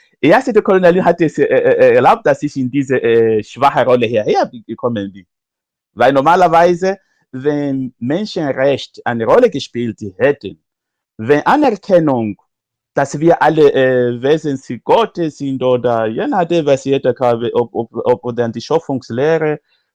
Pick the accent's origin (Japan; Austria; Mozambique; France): Mozambique; Ich komme tatsächlich aus Mosambik